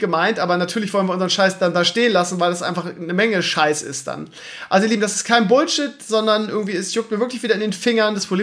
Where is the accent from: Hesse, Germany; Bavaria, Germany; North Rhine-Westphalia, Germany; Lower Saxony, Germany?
Lower Saxony, Germany; Lauenbrück; meine alte Heimat, das heißt Lauenbrück, Schesel-Rotenburg oder so einlassen